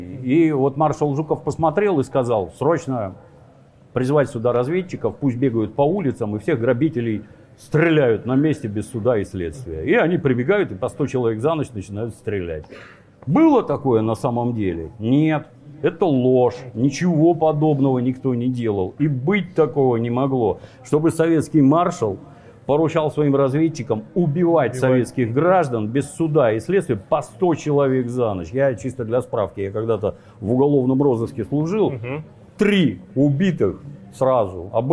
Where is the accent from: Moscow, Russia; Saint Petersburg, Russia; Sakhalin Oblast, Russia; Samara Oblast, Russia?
Saint Petersburg, Russia; я из Питера